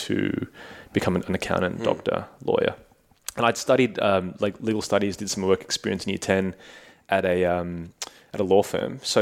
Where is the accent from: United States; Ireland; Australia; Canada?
Australia; Paddington; born there; So, born here in Paddington.